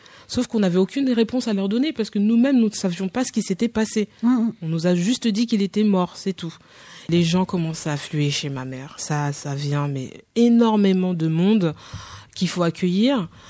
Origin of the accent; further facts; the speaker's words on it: Créteil, Île-de-France, France; Et nous, on vient de Créteil, on a grandi là-bas, donc on se connaît tous.